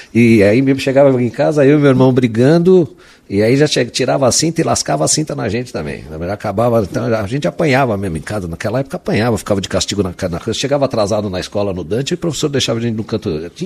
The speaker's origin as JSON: {"language": "Portuguese", "region": "São Paulo", "country": "Brazil", "tie": "born or raised there", "said": "oportunidade de estar aqui compartilhando um pouco da minha vida, que aqui é o meu segundo lar. Eu nasci aqui"}